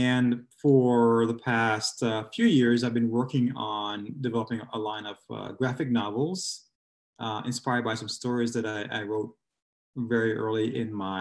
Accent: Jamaica; also born or lived in Brooklyn, United States; now in United States; by that community that I grew up with in Jamaica.

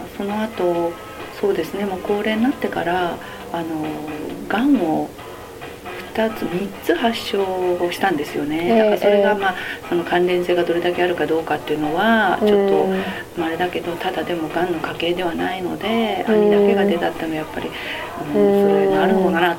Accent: Tokyo, Japan; そうですね、で、あの出身は東京なんですね

